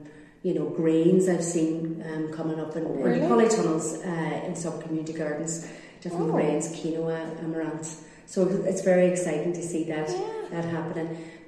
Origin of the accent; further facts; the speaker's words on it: Derry, Northern Ireland, United Kingdom; now in Donegal, Ireland; I'm from Derry and I moved to Donegal. When I moved to Donegal 20 years ago